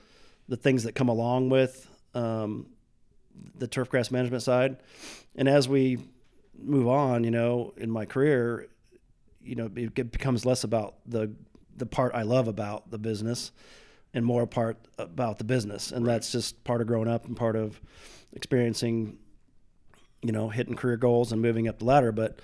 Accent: Osceola, Iowa, United States; Like several other Midwestern states, I'm not sure who currently owns the record for 9-hole facilities per capita. It's got to be us or Kansas.

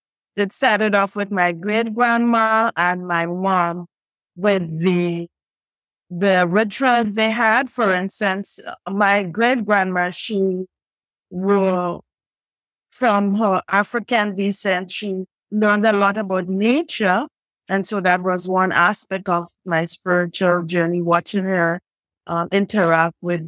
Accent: Grenada; now in Trinidad and Tobago; presently I am in the beautiful Caribbean island of Trinidad and Tobago, but I am originally from Grenada, which is another beautiful, pure Caribbean island.

